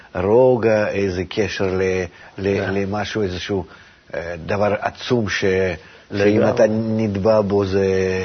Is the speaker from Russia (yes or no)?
yes; Russia; כי כשנולדתי וגדלתי ברוסיה לא הייתי יכול בכלל לקבל ספר.